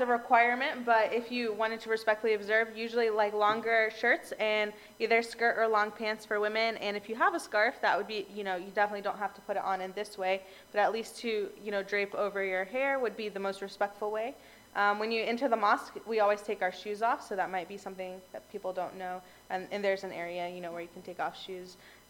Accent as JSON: {"language": "English", "country": "United States", "said": "my perspective is as an American Muslim is going to be different than somebody who was born where maybe that contention is more real to them"}